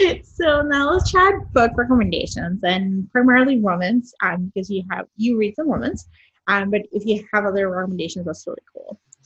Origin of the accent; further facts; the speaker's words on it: Puerto Rico; moved away as an adult; now in United States; I am Puerto Rican, but I'm from Puerto Rico, from the island. Mm-hmm. And I moved to the States when I went to college, and I've been here for about 20 years. So I've been more time in the States than Puerto Rico, but my family still lives there.